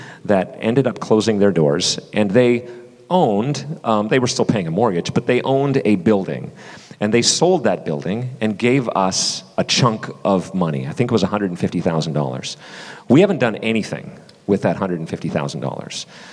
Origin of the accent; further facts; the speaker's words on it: Canada; because I'm so Canadian